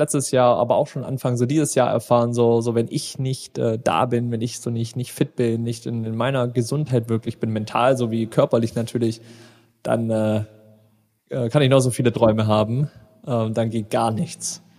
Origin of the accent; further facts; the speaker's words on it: Friedrichshafen, Baden-Württemberg, Germany; also born or lived in Cologne, Germany; Bodensee, das ist hier so meine Heimat, Friedrichshafen, so da bin ich aufgewachsen.